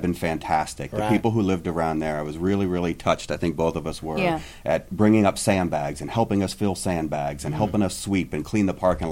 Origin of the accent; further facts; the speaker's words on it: Williamsport, Pennsylvania, United States; I'm from Williamsport, Pennsylvania as well. We actually met in high school.